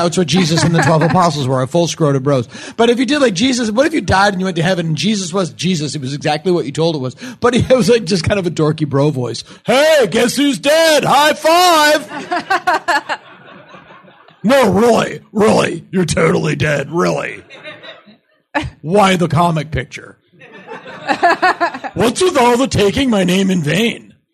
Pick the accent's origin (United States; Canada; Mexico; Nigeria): United States; Massachusetts; And the best part about watching horror movies when I was a kid, and where I grew up in Massachusetts, we had Creature Double Feature.